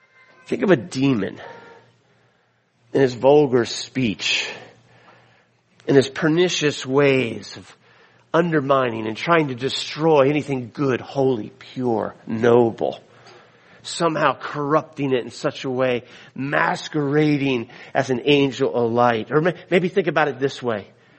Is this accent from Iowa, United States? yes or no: no; Florida, United States; I'm from the South. And when I go home to Florida, I can't explain it. It's home.